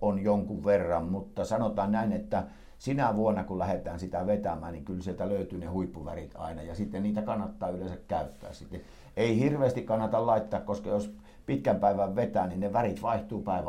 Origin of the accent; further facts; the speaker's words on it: North Karelia, Finland; Joo, savisameita vesiä, niin kuin meillä Pohjois-Karjalassa, niitä meillä ei ole. Hämeessä me on kerran joutunut siihen ja tuota, minä tietysti pohjoiskarjalaisena laiton painoja siihen